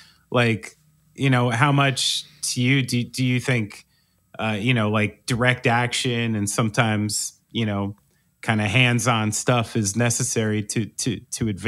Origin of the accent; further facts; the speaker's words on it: United States; I almost know a lot of this, you know, as an American